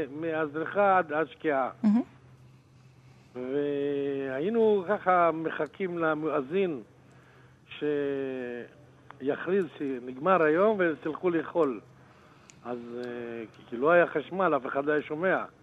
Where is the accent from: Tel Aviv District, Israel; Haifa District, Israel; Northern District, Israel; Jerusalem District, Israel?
Northern District, Israel; Kafr Qana; כי אני נולדתי בכפר קנה, אוקיי? והזכרונות שלי בכפר קנה זה בשנות ה-60-70.